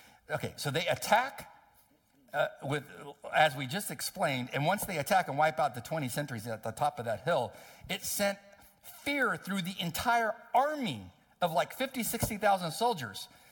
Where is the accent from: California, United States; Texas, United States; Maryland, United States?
California, United States; El Centro; where I grew up in El Centro, California, it was right on top of the San Andreas Fault.